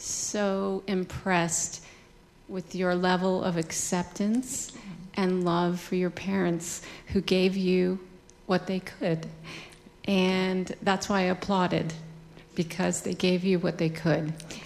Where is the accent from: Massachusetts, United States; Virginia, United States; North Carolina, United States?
North Carolina, United States; Hickory; from Hickory.